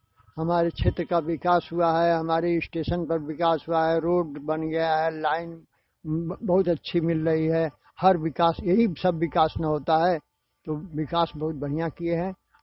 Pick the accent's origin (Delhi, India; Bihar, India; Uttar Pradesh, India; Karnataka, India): Uttar Pradesh, India; Jalalabad; ग्राम post Jalalabad, जिला गाजीपुर का रहने वाला हूँ।